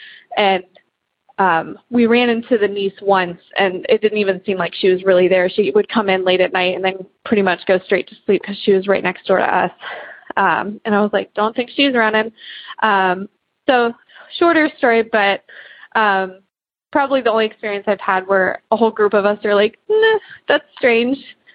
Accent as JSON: {"language": "English", "town": "Columbus", "region": "Ohio", "country": "United States", "said": "I'm from Columbus, Ohio."}